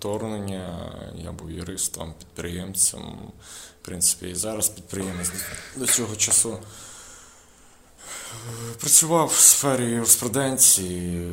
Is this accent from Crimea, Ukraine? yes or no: no; Laniv, Vinnytsia Oblast, Ukraine; now in Odesa, Ukraine; Родом з Вінницької області, село Ланів Хмельницького району. Але з 13-го року живу в Одесі.